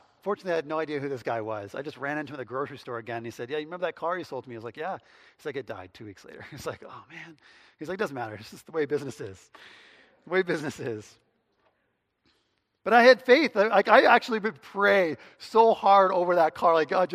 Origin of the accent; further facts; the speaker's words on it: New Brunswick, Canada; also born or lived in Saskatchewan; In particular, I'm from New Brunswick, okay? So if you haven't learned that yet, I grew up in New Brunswick, and I went to school in Saskatchewan.